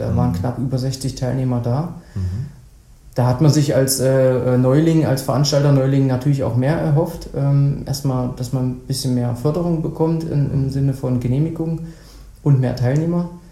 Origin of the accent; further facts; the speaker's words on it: Vacha, Thuringia, Germany; Genau, also ich bin in Facha groß geworden.